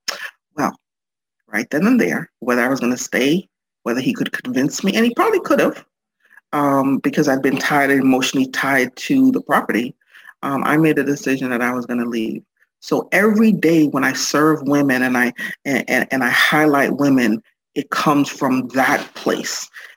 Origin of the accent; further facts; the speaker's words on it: Antigua & Barbuda; I'm from the Caribbean. My dad is from Mississippi. I was born in Antigua in the Caribbean.